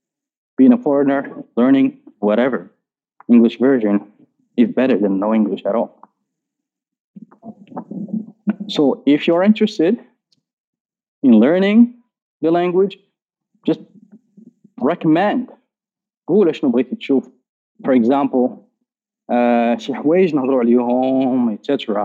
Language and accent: Arabic; Morocco; عندنا في المغرب بزاف البلاتفورم.